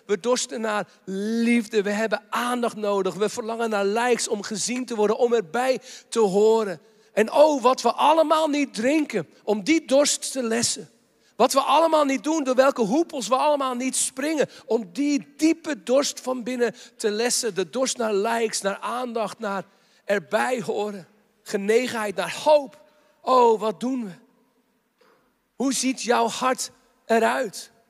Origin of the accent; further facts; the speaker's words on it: Katwijk, South Holland, Netherlands; Dit is een foto uit Oud-Katwijk, waar ik vandaan kom.